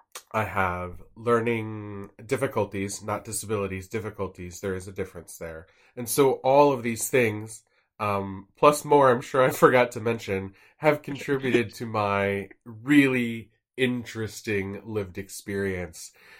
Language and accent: English; United States; now in United Kingdom; I identify as Filipino American. So that makes me an immigrant here in the UK.